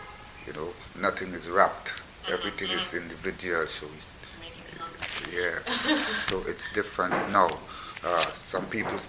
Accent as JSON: {"language": "English", "country": "Trinidad & Tobago", "said": "far as Trinidadian is, we consider ourselves makes the best roti."}